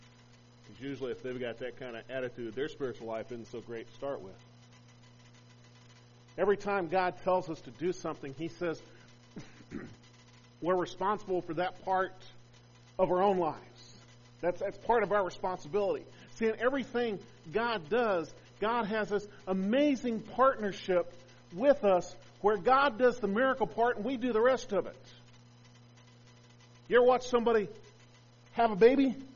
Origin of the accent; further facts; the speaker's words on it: Albuquerque, New Mexico, United States; But I grew up in Albuquerque where the Rio Grande flows.